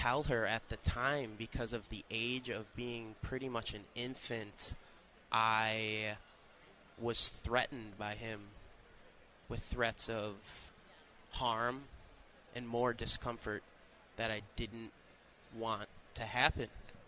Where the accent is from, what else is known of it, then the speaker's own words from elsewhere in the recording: Hampshire, Illinois, United States; also born or lived in Crystal Lake, United States; I grew up in Illinois, born in Crystal Lake, Illinois, actually.